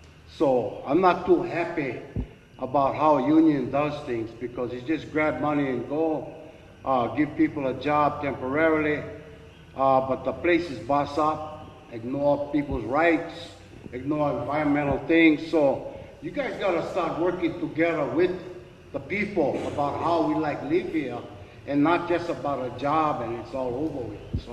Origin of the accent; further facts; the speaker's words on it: Hawaii, United States; I'm a Hawaiian that lived here with big corporations called Dole Pineapple and Seabrewer Sugar.